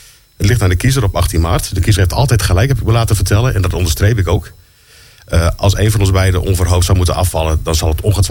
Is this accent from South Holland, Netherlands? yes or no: no; Leek, Groningen, Netherlands; Ik kom zelf uit Leek